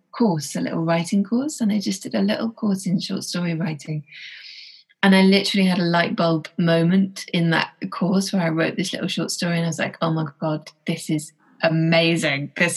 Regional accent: England, United Kingdom; I'm a novelist. I'm English

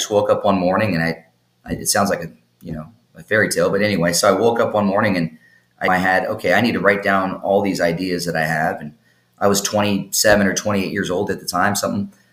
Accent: Dallas, Texas, United States; also born or lived in Southern California, United States; I'm from SoCal actually, but grew up here, or my older adolescent years here in DFW, then went to Denver and was coaching there.

